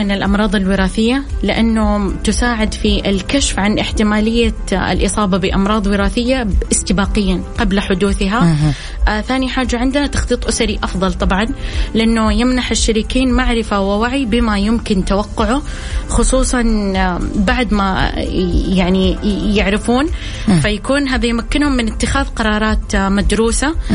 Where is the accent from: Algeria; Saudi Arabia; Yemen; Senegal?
Saudi Arabia; لانها الاكثر انتشارا عندنا في السعودية